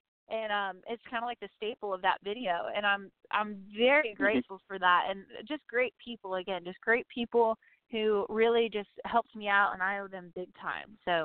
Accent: Bakersfield, California, United States; it's like home video of me back home in Bakersfield, you know, which is my hometown

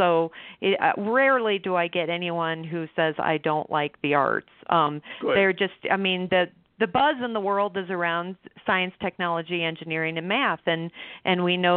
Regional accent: Indiana, United States; We move around the country, Larry, and this year I'm choosing to go back to my home state.

